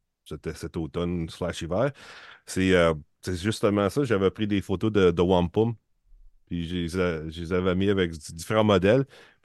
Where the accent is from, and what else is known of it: Ontario, Canada